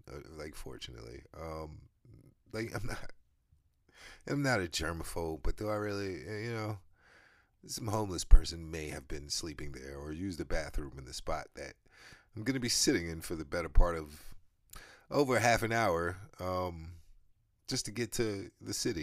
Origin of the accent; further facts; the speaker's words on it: United States; Like I'm from America. I'm American.